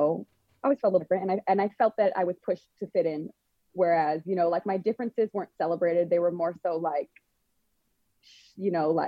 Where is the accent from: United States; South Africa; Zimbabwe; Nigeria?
United States; Elk Grove; I grew up in Elk Grove community.